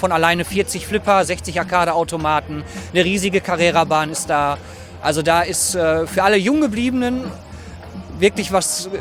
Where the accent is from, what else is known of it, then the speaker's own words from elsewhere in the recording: Recklinghausen, North Rhine-Westphalia, Germany; Also ich komme aus Recklinghausen